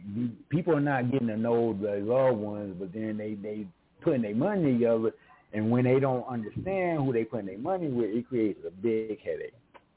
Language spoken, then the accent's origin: English; St. Louis, Missouri, United States; born there; now in Arizona, United States; I'm basically here, but I wasn't born in Arizona. I was born in Missouri.